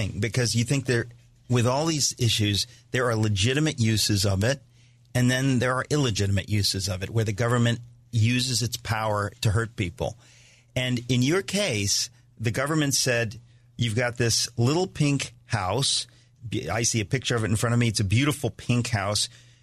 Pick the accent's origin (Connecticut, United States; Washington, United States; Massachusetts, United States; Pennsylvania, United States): Connecticut, United States; A friend of mine, Mark Joseph, sent me this article about something that happened in my home state of Connecticut.